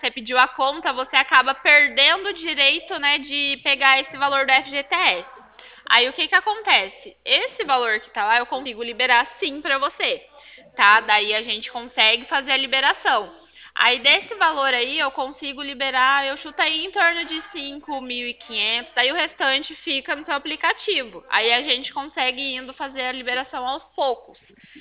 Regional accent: Cornélio Procópio, Paraná, Brazil; Eu sou de Cornélio Procópio.

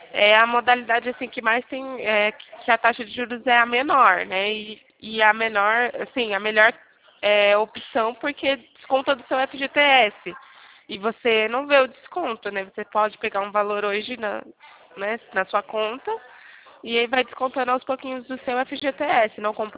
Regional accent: São Roque, São Paulo, Brazil; Eu sou de São Roque

